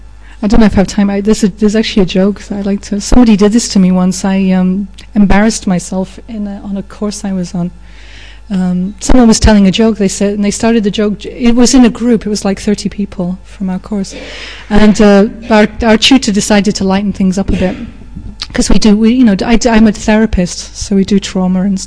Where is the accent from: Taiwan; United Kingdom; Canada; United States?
United Kingdom; England; I'm English. You don't talk about, things up front.